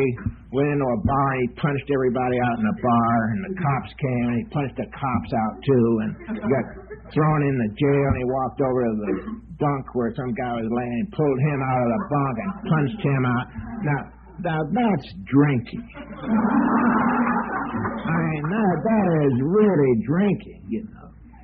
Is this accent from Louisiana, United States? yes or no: no; Palmdale, California, United States; I'm from Palmdale. It's a little desert town about 60 miles north of Los Angeles, and a big meeting for us there is about 12 people, you know.